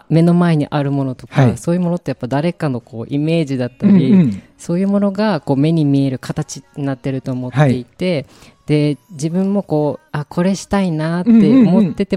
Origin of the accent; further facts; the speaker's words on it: Okinawa, Japan; やっぱ沖縄から来たからっていうので、